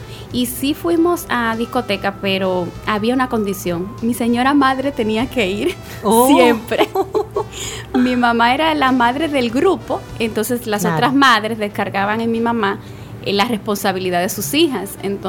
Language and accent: Spanish; Santiago de los Caballeros, Santiago, Dominican Republic; born there; yo nací en Santiago de los Caballeros en el 1972. Y vine a Santo Domingo a raíz de un trabajo nuevo